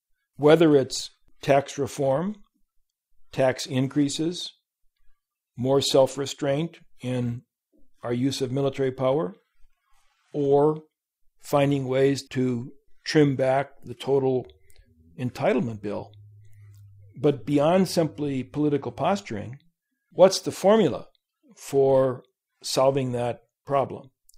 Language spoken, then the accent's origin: English; Illinois, United States; When I was a kid growing up outside Chicago, you went out to eat, it basically was the local steak place